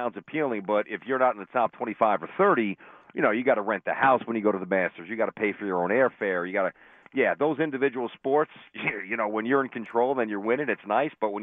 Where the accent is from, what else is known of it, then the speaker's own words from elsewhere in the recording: Brooklyn, New York, United States; You know, I'm one of the only guys growing up in Brooklyn.